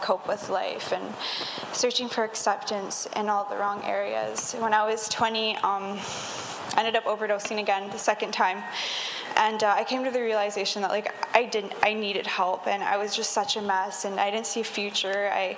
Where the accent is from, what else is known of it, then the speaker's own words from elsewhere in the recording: Kelowna, British Columbia, Canada; I am 20 years old and born and raised in Kelowna. I grew up in a Christian home.